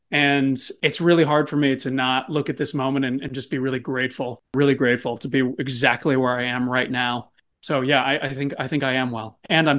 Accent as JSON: {"language": "English", "region": "Virginia", "country": "United States", "tie": "born or raised there", "also_born_or_lived": "Colorado, United States", "said": "You know, I grew up in Virginia. I went to school down in Georgia, there in Arizona."}